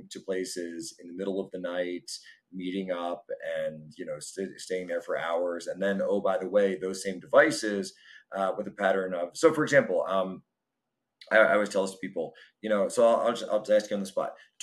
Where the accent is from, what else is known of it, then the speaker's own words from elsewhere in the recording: Philadelphia, Pennsylvania, United States; I'm from the Philadelphia area, so I'm kind of familiar with this